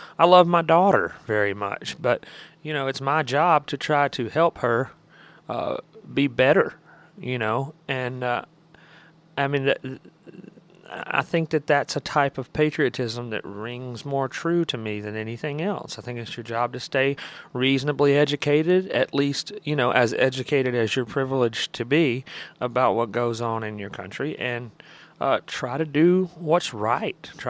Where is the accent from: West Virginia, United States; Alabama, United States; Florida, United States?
Alabama, United States; they were looking at me, and I was from Alabama